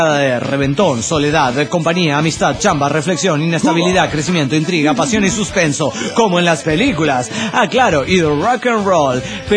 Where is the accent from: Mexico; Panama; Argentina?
Mexico; Zacatecas; Soy el predicador de Zacatecas, México.